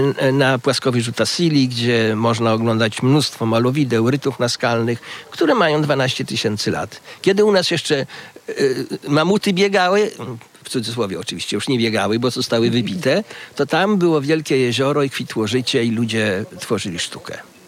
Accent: Kuyavian-Pomeranian Voivodeship, Poland; also born or lived in Toruń; now in Malbork, Poland; I dlatego jestem Krzyżakiem z urodzenia, bo się urodziłem na Zamku. A z wyboru albo z serca to Borowiak, czyli ten, co w lesie się wychował. Bo w Borach Tucholskich. Tam dzieciństwo, tam się uczyłem życia.

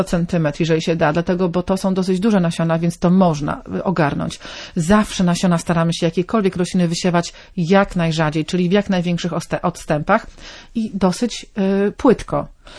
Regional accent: Pomeranian Voivodeship, Poland; To będą flance, jak to się mówi u nas na Kaszubach, a z niemieckiego chyba bodajże.

